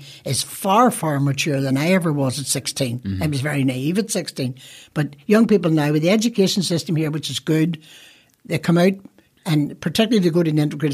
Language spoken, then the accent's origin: English; Belfast, Northern Ireland, United Kingdom; I'm from Protestant West Belfast.